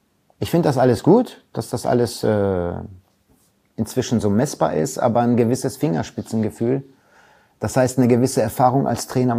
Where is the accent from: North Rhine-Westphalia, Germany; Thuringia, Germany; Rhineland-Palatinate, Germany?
North Rhine-Westphalia, Germany; Recklinghausen; aber meine Heimat ist natürlich Recklinghausen. Da bin ich groß geworden.